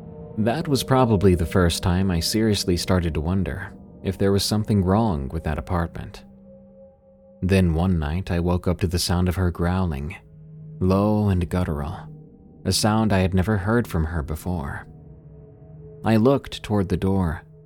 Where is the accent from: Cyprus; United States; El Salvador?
El Salvador; I have many stories of the paranormal and cryptids from my home country, El Salvador, in Central America.